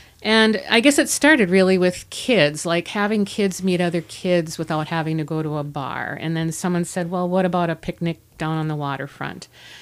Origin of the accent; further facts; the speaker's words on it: Iron Mountain, Michigan, United States; I was raised in the UP, and I was raised in Iron Mountain Kingsford area.